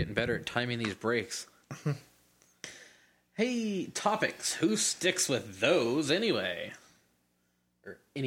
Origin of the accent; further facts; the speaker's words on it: Fort Worth, Texas, United States; I was raised in Fort Worth, a very, very, very conservative city.